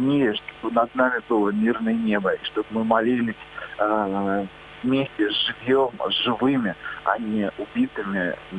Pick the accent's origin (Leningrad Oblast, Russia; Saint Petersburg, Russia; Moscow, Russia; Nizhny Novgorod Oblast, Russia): Nizhny Novgorod Oblast, Russia; Nizhny Novgorod; я сам из Нижнего Новгорода, у нас там тоже, нас, слава богу, переименовали